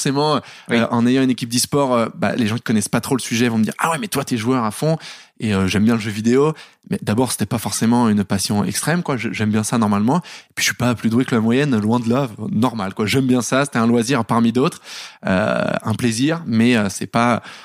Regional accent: Paris, Île-de-France, France; Bah alors, un gamin tout à fait normal, parisien. Donc ouais, j'ai grandi à Paris, dans le 10e, 6-7 ans.

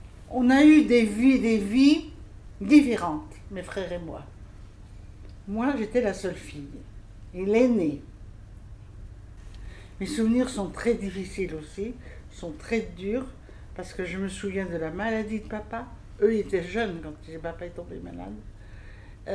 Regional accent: Mortagne-sur-Sèvre, Pays de la Loire, France; born there; Alors, je suis née à Mortagne-sur-Sèvre, en Vendée, en 1935, le 31 décembre. J'en suis partie à 10 ans et demi parce que mes parents ont déménagé.

